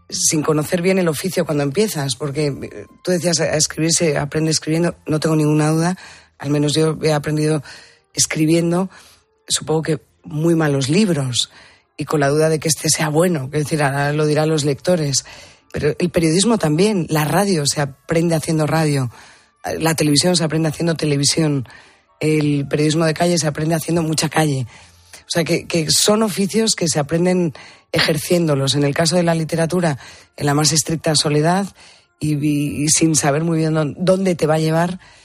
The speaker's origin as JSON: {"language": "Spanish", "region": "Galicia", "country": "Spain", "tie": "born or raised there", "also_born_or_lived": "Madrid", "said": "Yo soy madrileña, pero yo creo que la infancia es abrigo y la infancia es Galicia, con lo cual Galicia me abriga."}